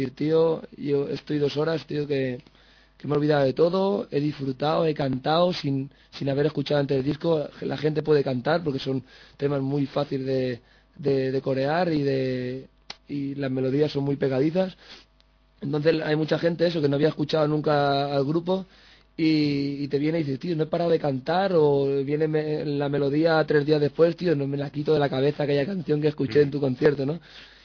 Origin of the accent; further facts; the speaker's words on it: Valencia, Valencian Community, Spain; born there; now in Barcelona, Spain; por parte de padre soy gallego, por parte de madre soy sevillano y yo nací en Valencia